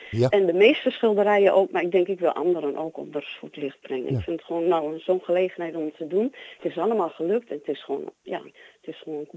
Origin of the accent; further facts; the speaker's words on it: Holten, Overijssel, Netherlands; now in Goor, Netherlands; Dialect ben ik mee opgegroeid. Ik kom uit Holten oorspronkelijk. Ja. Ik woon al heel lang in Goor. Mijn moeder kwam uit Markelo.